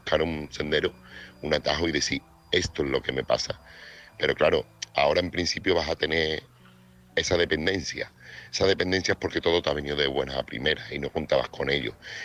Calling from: Seville, Andalusia, Spain; corresponsal de Sevilla.

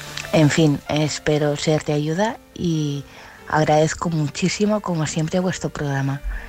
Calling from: Vilanova, Spain; de Vilanova.

